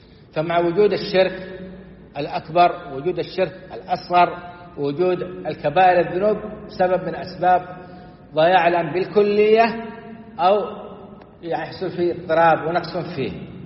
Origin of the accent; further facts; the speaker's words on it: Saudi Arabia; بلادنا السعودية